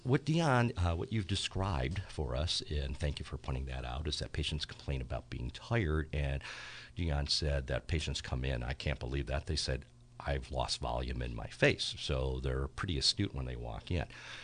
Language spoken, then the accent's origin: English; Detroit, Michigan, United States; me being Chinese Greek, but mostly looking Chinese growing up in Detroit, Michigan.